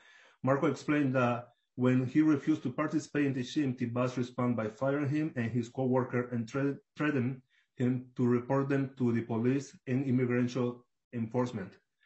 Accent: Panama; English is a second language; My wife is from Panama, and my wife is from Minnesota, and I'm from Panama. I had to review my entire life when I came here. I didn't know anyone. I could not speak English well.

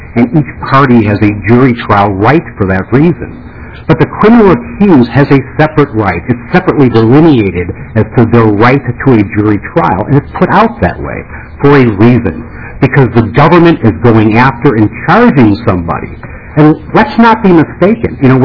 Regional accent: Chicago, Illinois, United States; now in Minnesota, United States; I came from Chicago, so to hear that on the radio was pretty compelling information.

